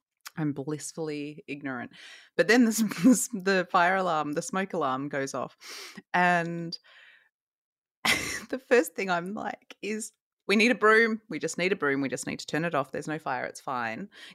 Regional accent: Australia; and remember, I am from Australia.

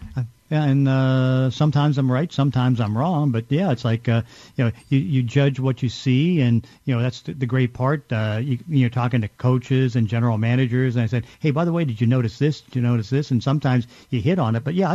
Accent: Braddock, Pennsylvania, United States; You know, I grew up in Braddock, PA, and, you know, Braddock, PA was the worst ghetto in the state of Pennsylvania.

